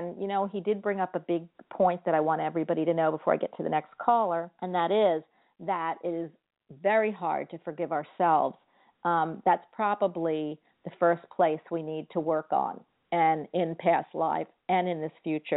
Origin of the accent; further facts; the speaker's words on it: Philadelphia, Pennsylvania, United States; now in Florida, United States; I mean, I'm from Philadelphia, and I had to move to Florida. I love Florida, but I do miss the North.